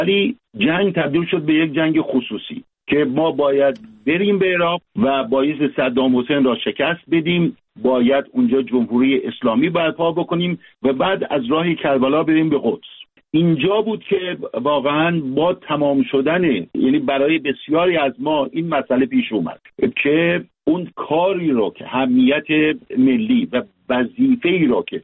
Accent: Iran; moved away as an adult; من توانستم که به طور قانونی از ایران خارج بشم.

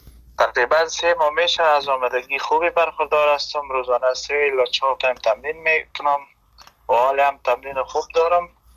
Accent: Afghanistan

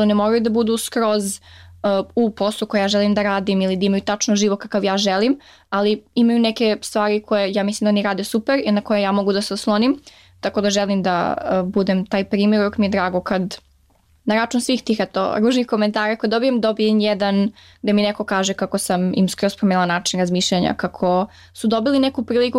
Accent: Niš, Nišava District, Serbia; now in United States

